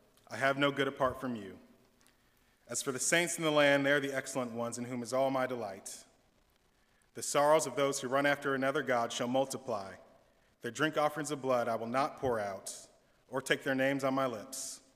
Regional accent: California, United States; born there; also born or lived in Illinois / Tennessee; I was born in California, moved to Illinois, moved back to California, moved back to Illinois, down to Tennessee, back to California, and finally back to Illinois.

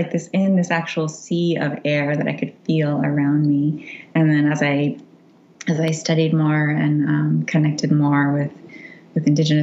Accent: Florida, United States; so I grew up in Central Florida, and the landscape, of course, just completely shaped me.

